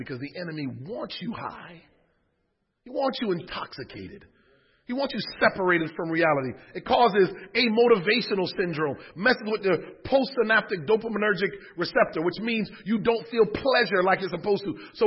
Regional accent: Connecticut, United States; When I look at hip-hop, and I grew up in Connecticut, I used to go down into the Bronx, to Third Avenue to shop, and down into Brooklyn to shop.

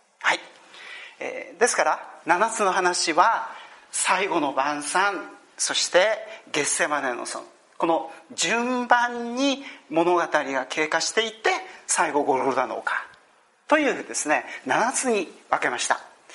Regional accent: Tochigi, Japan; also born or lived in Kurume, Fukuoka; 0歳でですね、福岡県久留米で生まれまして、6歳の時に栃木県に引っ越して、で栃木県で、育ってきて、そして20歳の時に初めて東京の教会に自分から行って聖書を勉強してイエス様をですね、信じたわけであります。

